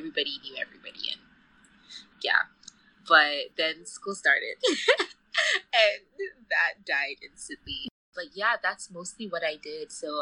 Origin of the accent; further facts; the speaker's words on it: Ghana; now in United States; I'm an international student. I'm from Ghana, but my mom lives in Switzerland and my dad lives in Ghana.